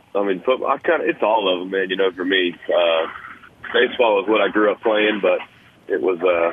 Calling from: Pittsburgh, Pennsylvania, United States; We're in Pittsburgh, Pennsylvania today, and looking forward to getting up to Nebraska soon.

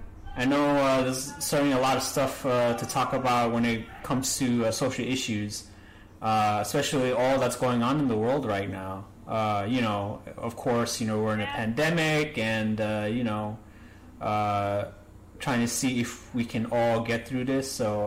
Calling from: New York, United States; I don't know if you know this, but I'm actually talking from New York

